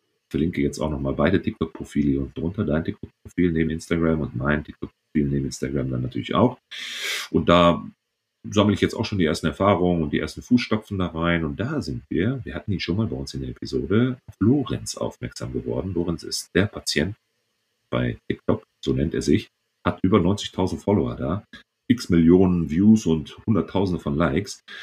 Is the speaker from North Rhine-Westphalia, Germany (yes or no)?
yes; North Rhine-Westphalia, Germany; ich komme hier aus Ostwestfalen